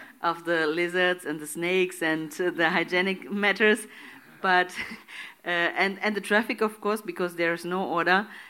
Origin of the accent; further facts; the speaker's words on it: Gummersbach, North Rhine-Westphalia, Germany; also born or lived in Sri Lanka; and I'm coming also from a very serious, strong background, Hindu background, and I grew up in Germany, in Gummersbach also